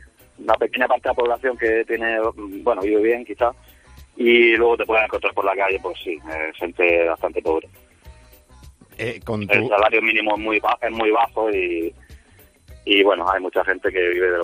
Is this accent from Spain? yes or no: yes; Murcia, Region of Murcia, Spain; Yo soy de Murcia.